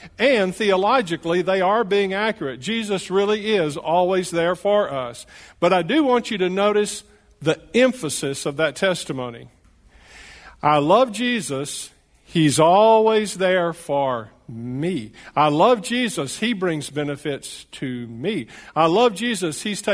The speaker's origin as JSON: {"language": "English", "town": "Fort Worth", "region": "Texas", "country": "United States", "said": "Well, I am from Fort Worth, Texas."}